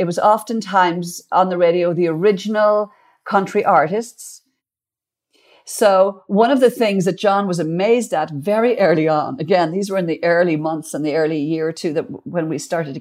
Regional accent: Ireland; growing up in Ireland

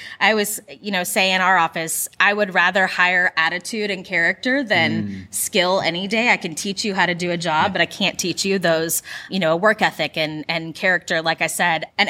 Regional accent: Fort Worth, Texas, United States; I actually was born and raised in Fort Worth, just a few miles down the road.

